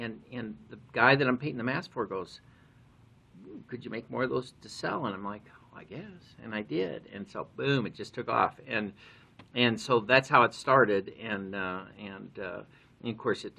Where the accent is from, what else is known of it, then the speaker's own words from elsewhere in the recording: Long Grove, Illinois, United States; I couldn't afford any of them when I was a kid growing up in Long Grove.